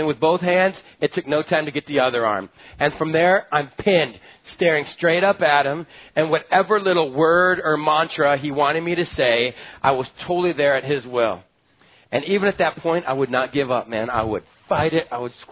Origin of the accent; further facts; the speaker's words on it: Texas, United States; The other picture it brings up is growing up in Texas in my squirrely little elementary years with a brother that was 5 years older than me.